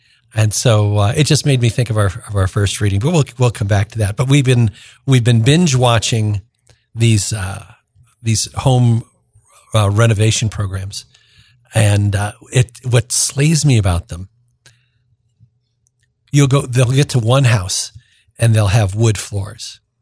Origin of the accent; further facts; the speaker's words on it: Quad Cities, United States; I mean, I'm from the Quad Cities. I would love someday for my cousins. I still have lots of cousins in the Quad Cities.